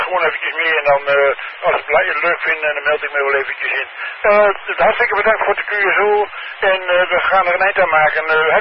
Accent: Netherlands; Ik blijf gewoon Nederlander, hoor

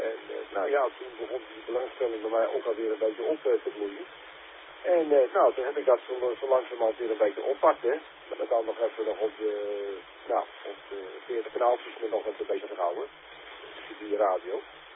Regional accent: Enkhuizen, North Holland, Netherlands; uit Enkhuizen.

